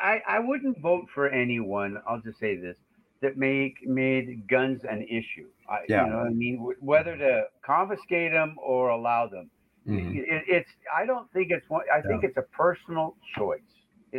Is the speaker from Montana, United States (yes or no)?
yes; Billings, Montana, United States; I grew up in Billings, and up until I was 10, which was when my father left.